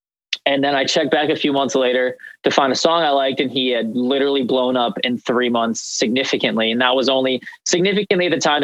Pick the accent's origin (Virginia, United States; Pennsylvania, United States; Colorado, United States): Virginia, United States; Leesburg; And I'm from this area that most people would know as Leesburg now.